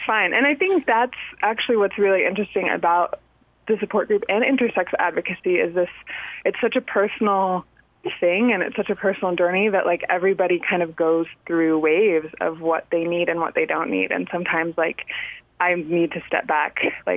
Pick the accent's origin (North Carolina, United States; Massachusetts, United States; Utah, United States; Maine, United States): Maine, United States; born there; I've always wanted to be on the East Coast because I was born in Maine.